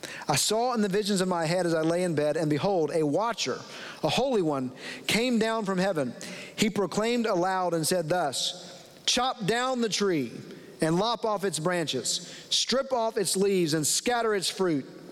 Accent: Dallas, Texas, United States; I grew up in Dallas, okay, when I was an eighth grader, ninth grader, I growing up in Dallas, I was a fan of the Dallas Cowboys

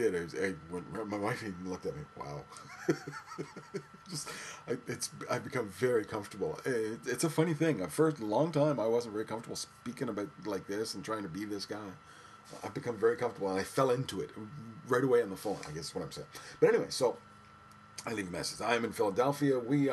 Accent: Canada; And because I'm Canadian, I'm in the States.

